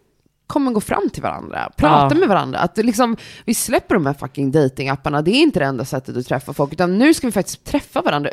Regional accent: Sweden; Speciellt som svensk.

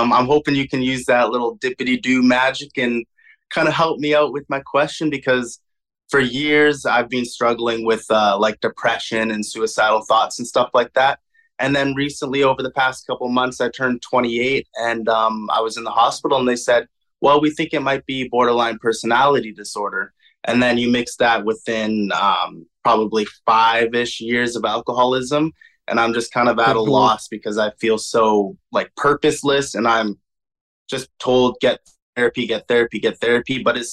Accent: Vancouver, British Columbia, Canada; from Vancouver, BC.

